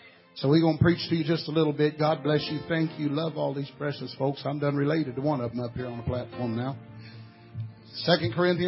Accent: Texas, United States; I had a Dallas Cowboy jersey. I almost wore today just for that reason, because I am from Texas.

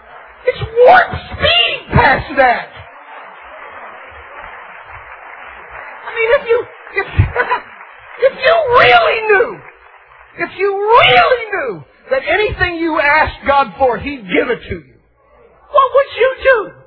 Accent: West Virginia, United States

